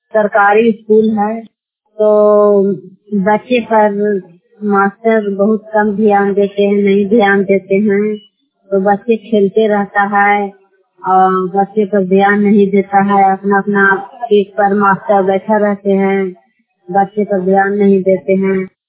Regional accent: Bihar, India; मैं दो गांव में रहते हैं, बिहार के रहने वाले हैं।

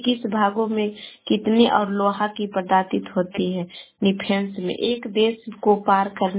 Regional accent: Bihar, India; मैं गुवासा शेखपुरा से बोल रही, पटना जिला के रहने वाली हूँ।

